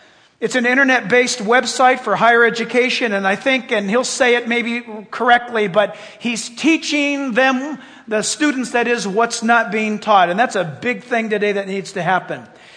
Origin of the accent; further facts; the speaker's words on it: San Diego, California, United States; born there; my dad was German, my mom Portuguese. I was born in San Diego. I guess you can't get any further from Israel as possible.